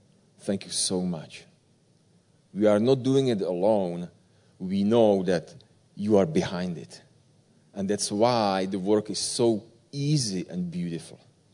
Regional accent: Czechia; now in Belgrade, Serbia; I am originally from Czech Republic, but I serve in Belgrade, Serbia.

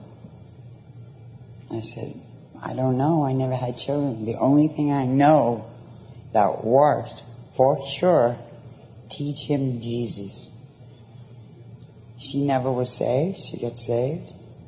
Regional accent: Florida, United States; I'm from Florida. I haven't been here in 10 years.

